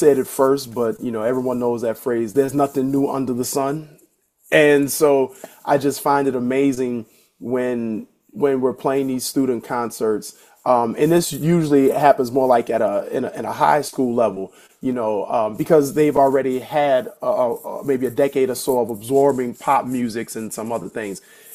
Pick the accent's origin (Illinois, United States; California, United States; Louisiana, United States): Louisiana, United States; New Orleans; To be frank, when I was growing up in New Orleans, the all of the cool people, everyone that we idolized, were not necessarily like the athletes and the rock stars.